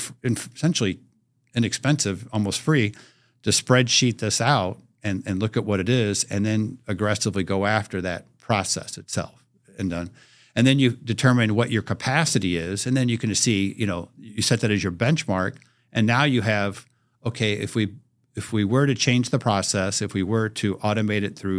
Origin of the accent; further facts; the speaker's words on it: Midwest, United States; I come from the Midwest.